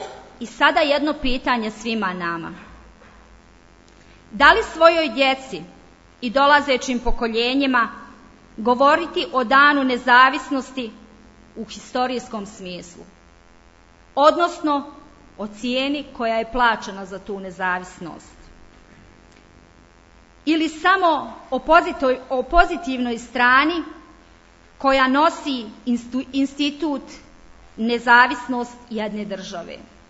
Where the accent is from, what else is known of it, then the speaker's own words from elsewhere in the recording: Bosnia & Herzegovina; smo mi, kao Bosanci i Hercegovci, očuvali svoj identitet